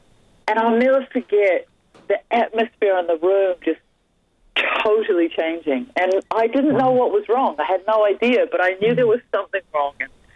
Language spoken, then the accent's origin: English; New Zealand; one of the top violin teachers in the city I grew up in New Zealand